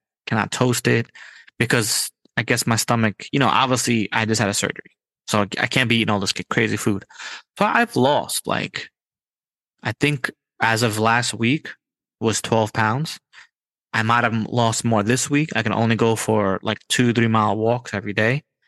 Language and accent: English; United States; I didn't know that tea had caffeine because I don't drink tea because I'm American and I drink coffee.